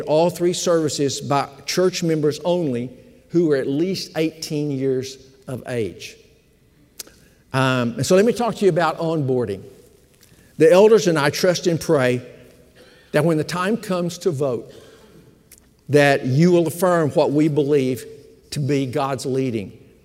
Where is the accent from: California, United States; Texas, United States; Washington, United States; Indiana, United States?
Texas, United States; I am a Texan. I'm not going to Arkansas, not as far as I know.